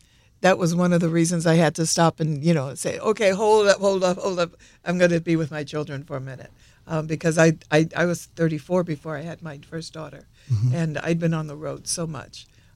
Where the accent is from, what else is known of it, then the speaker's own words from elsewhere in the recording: Wickliffe, Ohio, United States; moved away as an adult; And I always said when I left Cleveland, Ohio, I grew up in Wycliffe, just outside of Cleveland. And when I left at the age of 18